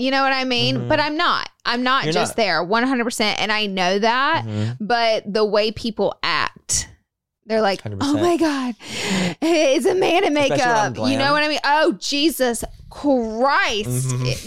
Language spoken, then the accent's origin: English; Alabama, United States; I was coming from Alabama.